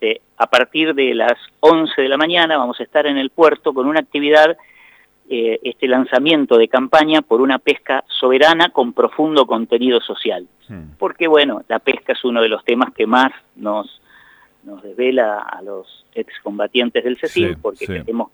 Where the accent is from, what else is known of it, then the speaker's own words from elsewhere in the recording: La Plata, Buenos Aires Province, Argentina; más con la sociedad platense, porque bueno, porque somos de acá